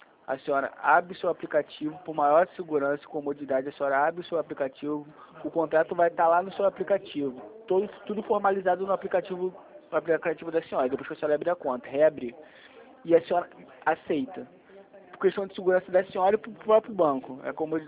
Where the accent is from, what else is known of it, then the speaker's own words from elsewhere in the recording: Rio de Janeiro, Brazil; Sou do Rio de Janeiro